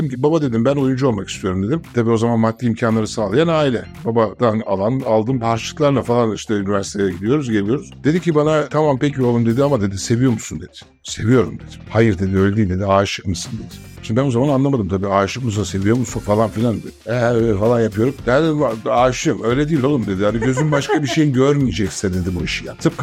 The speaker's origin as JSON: {"language": "Turkish", "region": "Istanbul", "country": "Turkey", "tie": "born or raised there", "said": "Biz de orada işte bütün gençliğim benim hep orada geçti. Yani okul hayatım, gençlik hayatım, bütün orada büyüdük, orada yetiştik. Şimdi hala Kozyatan'da oturuyorum."}